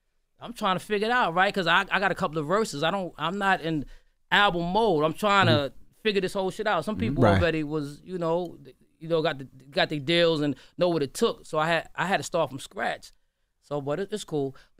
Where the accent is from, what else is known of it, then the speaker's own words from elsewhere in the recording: Brooklyn, New York, United States; I'm from Brooklyn, the whole Queens crew in there.